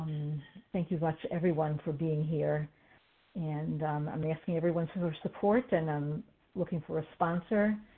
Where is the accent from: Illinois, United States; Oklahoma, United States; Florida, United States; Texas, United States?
Illinois, United States; Chicago; I'm from Chicago, and I'm coming back to vision meetings after a long time